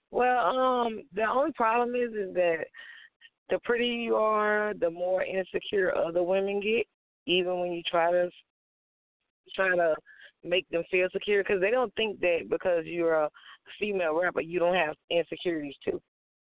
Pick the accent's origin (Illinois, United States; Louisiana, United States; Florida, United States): Louisiana, United States; Baton Rouge; I grew up under him in South Baton Rouge, Louisiana.